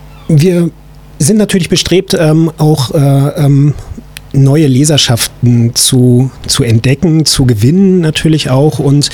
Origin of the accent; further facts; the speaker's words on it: Neubrandenburg, Mecklenburg-Vorpommern, Germany; born there; also born or lived in Berlin; now in Rostock, Germany; Ich bin vor 2 Jahren zurück nach Mecklenburg-Vorpommern gekommen. Ich bin gebürtiger Neubrandenburger und wohne jetzt eben hier in Rostock